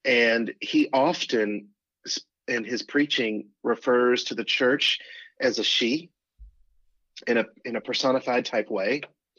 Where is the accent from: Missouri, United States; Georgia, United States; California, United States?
Georgia, United States; I grew up in the Methodist tradition.